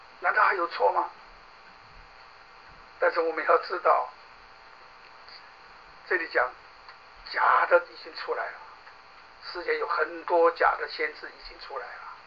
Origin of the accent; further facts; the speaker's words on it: China; also born or lived in Shanghai; 因为我从大陆来